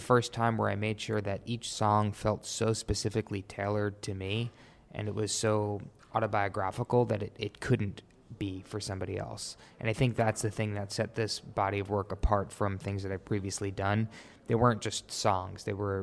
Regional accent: New York, United States; I grew up in New York, really musical family.

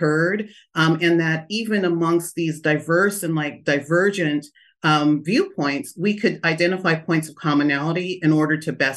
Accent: Stockton, California, United States; also born or lived in Lodi; I grew up in the Central Valley in Stockton and in Lodi, which has one of the largest Filipino populations in America

